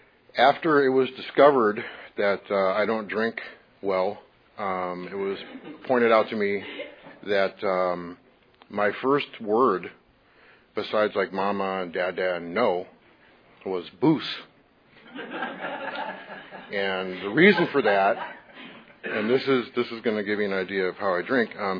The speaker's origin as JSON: {"language": "English", "region": "Minnesota", "country": "United States", "said": "I'm from Minnesota"}